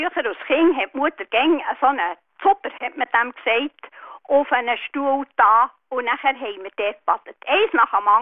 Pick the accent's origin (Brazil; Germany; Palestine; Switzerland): Switzerland; Bern; Wir sind auf dem Stadthalter gut in Bümplitz aufgewachsen und das war sehr, sehr grosszügig.